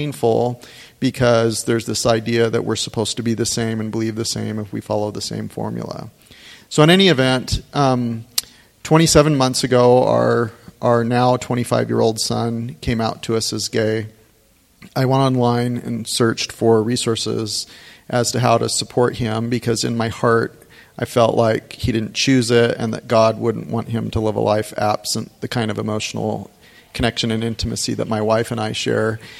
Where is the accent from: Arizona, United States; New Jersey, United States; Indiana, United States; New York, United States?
Arizona, United States; Phoenix; So my parents joined the church when I was three, and I grew up in the Phoenix area of Arizona.